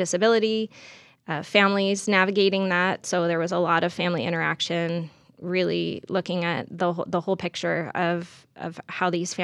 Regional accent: California, United States; also born or lived in San Diego / Bay Area / Central Valley / Santa Ana; I grew up all over California, San Diego, Bay Area, Central Valley. I lived in Orange County, California for a while. That's where I went to college. I lived in Santa Ana for about the better part of 10

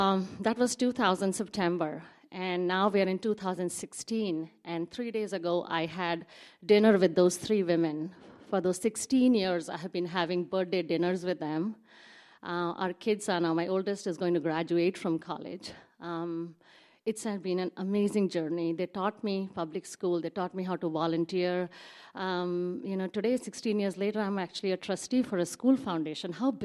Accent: India; I grew up in India, and I was sent to a Catholic school.

